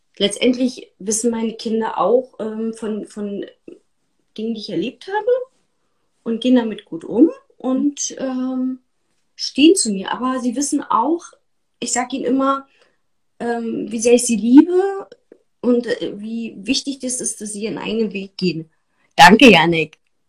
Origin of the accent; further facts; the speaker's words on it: East Germany, Germany; ich bin in der DDR groß geworden